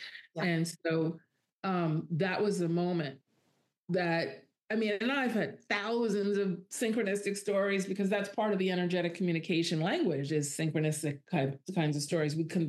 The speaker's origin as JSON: {"language": "English", "region": "New York", "country": "United States", "tie": "born or raised there", "said": "all of my intellectual, my intellectual smarts and my street smarts and being a New Yorker and a New York kid and all that just failed me."}